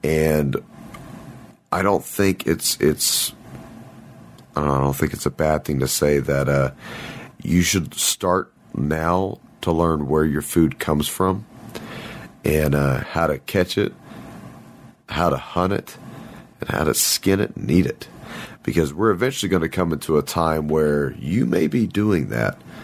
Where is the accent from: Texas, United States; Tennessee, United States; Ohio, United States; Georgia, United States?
Texas, United States; I'm from Texas, we say oil, we don't say oil.